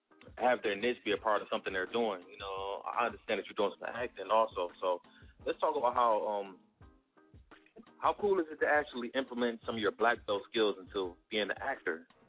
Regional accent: Michigan, United States; Yeah, man. I'm from Michigan, brother, so I'm not too far.

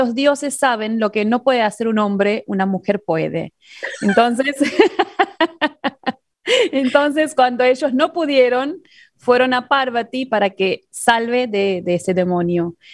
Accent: North India, India; Yo te puedo contar lo que hacemos en el norte, de donde soy yo

